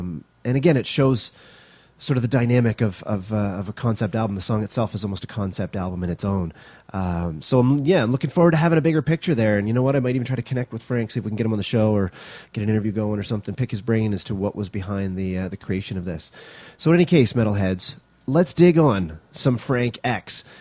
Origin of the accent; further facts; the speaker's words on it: Canada; Yes, I'm Canadian. I said Z.